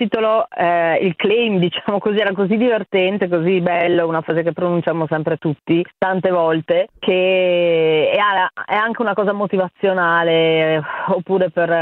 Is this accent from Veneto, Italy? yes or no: yes; Verona, Veneto, Italy; io da veronese ho il mio, e penso che la Roma che ho disegnato, che ho raccontato, è poetica